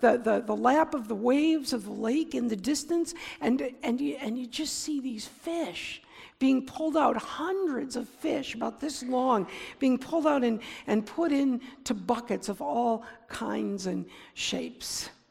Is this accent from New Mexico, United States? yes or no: no; Michigan, United States; we were raised on Lake Huron, we'd drive to a creek that emptied into the lake, maybe Mill Creek or Birch Creek or one of the others up or down the shore near Lexington.